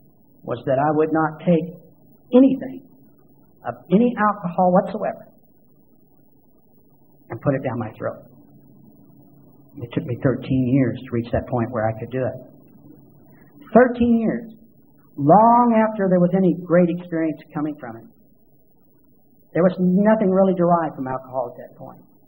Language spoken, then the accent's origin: English; Oklahoma, United States; we just all looked pretty much alike where I grew up in Oklahoma